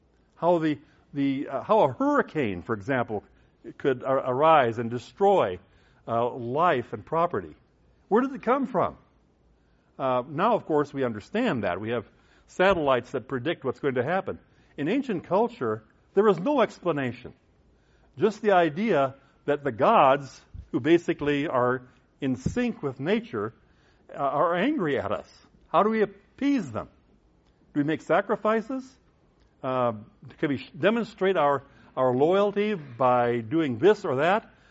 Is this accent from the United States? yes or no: yes; Midwest, United States; Where I grew up in the Midwest, the weatherman is just a crapshoot.